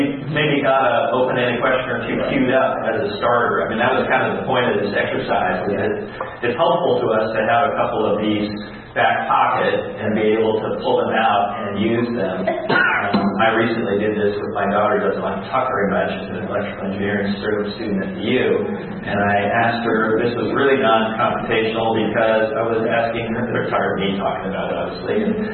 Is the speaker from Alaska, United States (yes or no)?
yes; Alaska, United States; I mean, for example, where I grew up in Alaska as a youth, at the time I lived in Alaska